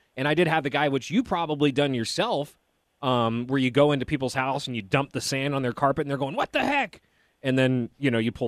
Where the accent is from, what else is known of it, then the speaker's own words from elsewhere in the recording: Overland Park, Kansas, United States; Overland Park, good old Overland Park. That's my hometown area.